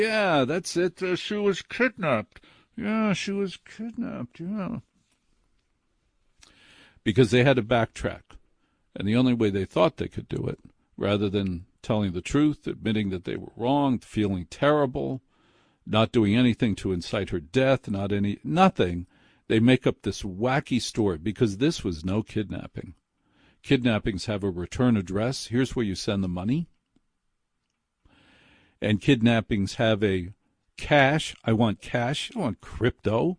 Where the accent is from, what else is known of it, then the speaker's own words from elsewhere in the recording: New Jersey, United States; But I'm a horrible person. I'm from New Jersey. Things happen.